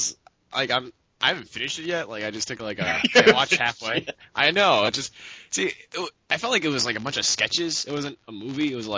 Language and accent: English; New Jersey, United States; Oh, no, we're from Jersey.